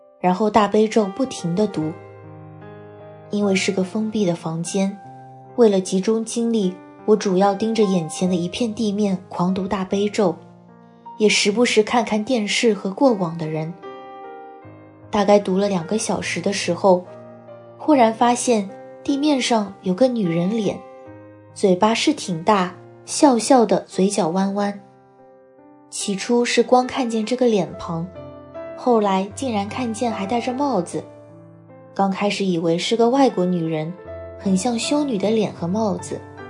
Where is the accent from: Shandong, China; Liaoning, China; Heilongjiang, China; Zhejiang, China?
Shandong, China; 更神奇的是，我家乡山东的一个同学，他是我的好朋友，从小就有些通灵的功能。